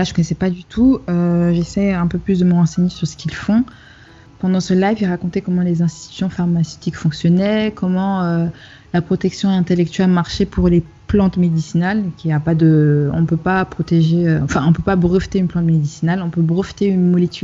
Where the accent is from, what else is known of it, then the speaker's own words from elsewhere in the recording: Cameroon; Moi, je sais qu'au Cameroun, à l'époque où j'ai grandi au Cameroun